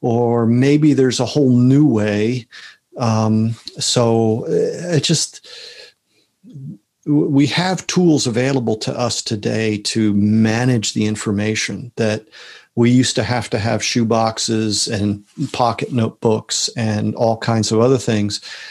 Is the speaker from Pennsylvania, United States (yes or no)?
yes; Pennsylvania, United States; I was born and raised in Lower Bucks County, Pennsylvania, which is suburbs of Philadelphia.